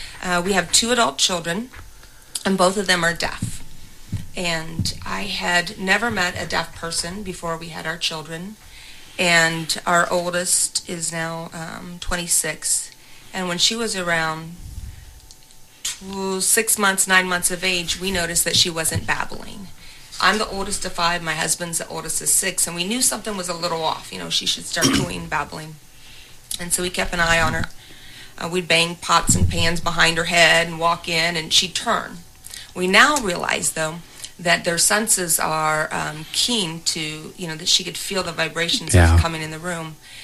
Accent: Ohio, United States; No, actually, I grew up in Paulding County, a little bit okay. North here. Spent the first 18 years of my life there, but I've been coming to Mercer County, Salina, since I was 13.

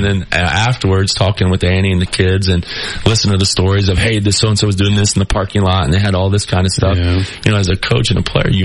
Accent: Indiana, United States; You know, I came from Indiana where every school gets to play.

